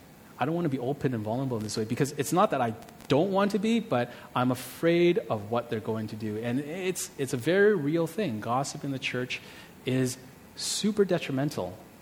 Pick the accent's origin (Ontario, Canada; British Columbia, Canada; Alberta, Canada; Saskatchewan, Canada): Ontario, Canada; Toronto; growing up in North America is very individualistic